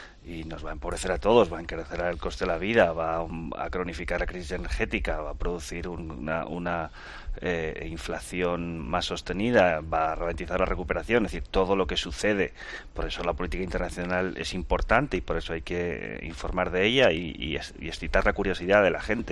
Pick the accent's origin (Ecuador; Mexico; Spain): Spain; como europeos, como españoles, como integrantes de la Unión Europea